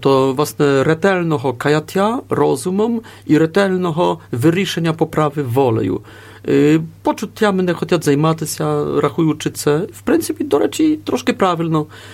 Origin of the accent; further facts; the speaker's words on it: Poznan, Greater Poland, Poland; в Познані, в моєму рідному місті